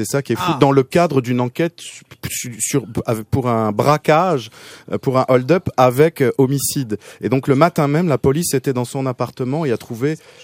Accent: Strasbourg, Grand Est, France; Nous, on attendait tous, quand on a grandi à Strasbourg, ce marché de Noël qui se passait en ville, dans le centre

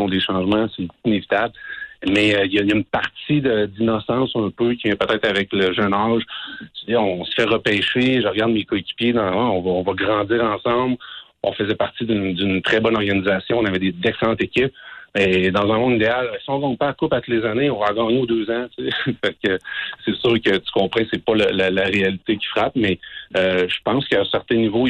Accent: Quebec City, Quebec, Canada; Puis, tu sais, je viens de Québec, la neige, puis tout ça, Ottawa, c'est pareil, c'est facile.

